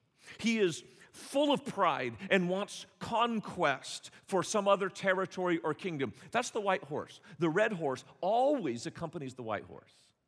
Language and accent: English; Joplin, Missouri, United States; As I would go out and speak at different places, and people learned that I was from Joplin, one of the common questions they asked was, did you know anybody who died?